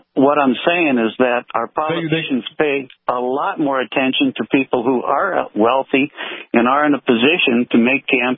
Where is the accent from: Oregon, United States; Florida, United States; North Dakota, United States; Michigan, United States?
North Dakota, United States; Now, I was born and raised in North Dakota. I graduated from the school at science, and then me and my wife moved to South Dakota.